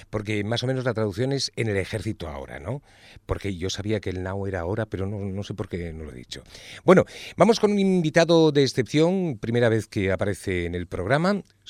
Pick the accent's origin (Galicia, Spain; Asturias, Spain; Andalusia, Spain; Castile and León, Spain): Asturias, Spain; now in Catalonia, Spain; yo soy asturiano, pero, bueno, pero vivo en Cataluña y sí, claro que le entiendo.